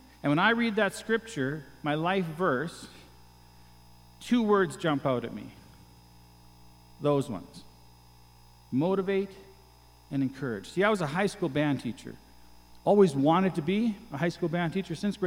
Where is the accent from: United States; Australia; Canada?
Canada; Calgary, Alberta; I am from Northwest Calgary, which is pretty cool. I got to sleep in my own bed last night.